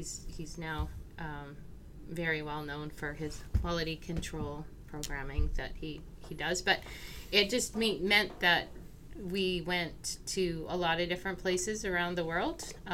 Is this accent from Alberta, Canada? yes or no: yes; Edmonton, Alberta, Canada; born there; I was born in Edmonton.